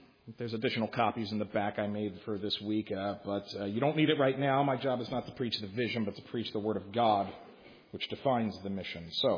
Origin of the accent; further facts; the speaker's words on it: Philadelphia, Pennsylvania, United States; But if I'm honest, you know, like, look, I'm from Philly.